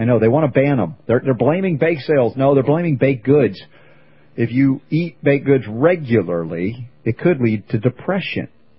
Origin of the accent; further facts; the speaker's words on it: the South, United States; also born or lived in North; Yeah, you know, the thing is, I grew up in the South much of my impressionable years, although I was from the North as a kid.